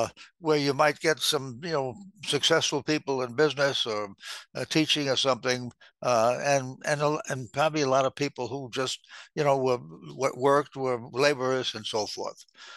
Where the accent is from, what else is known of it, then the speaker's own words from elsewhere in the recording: Brooklyn, New York, United States; born there; I was born in the Park Slope area in 1930.